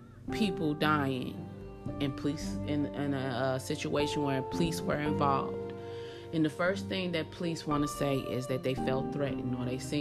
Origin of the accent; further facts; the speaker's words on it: United States; This is my opinion. This is how I feel as an American, part of the human race.